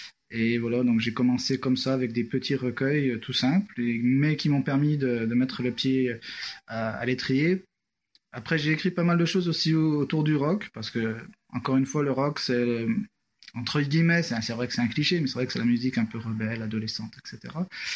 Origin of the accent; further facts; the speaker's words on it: Saint-Étienne, Auvergne-Rhône-Alpes, France; donc moi je suis désolé, mais je suis de Saint-Étienne, hein, pas ma faute.